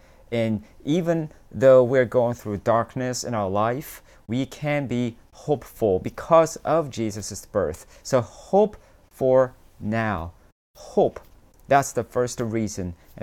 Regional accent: South Korea; English is a second language; You know, I'm from South Korea, so I still have my country back in Korea.

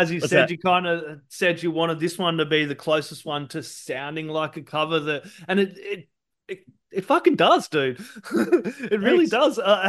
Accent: Australia; We're Aussies. We're Aussie, mate.

